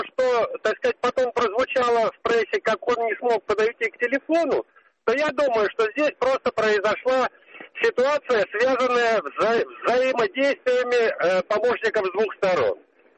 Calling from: Moscow, Russia; из Москвы. Мне уже 60.

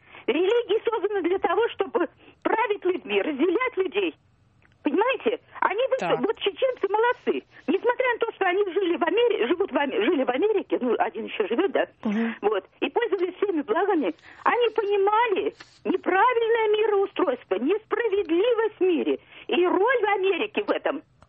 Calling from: Tolyatti, Samara Oblast, Russia; я из Тольятти.

